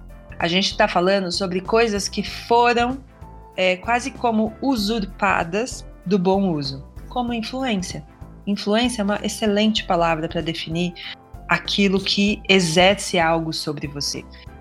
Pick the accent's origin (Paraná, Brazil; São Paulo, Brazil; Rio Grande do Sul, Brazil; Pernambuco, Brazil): Paraná, Brazil; Eu sou do interior do Paraná, né? No interior do Paraná a gente usa muito essa expressão.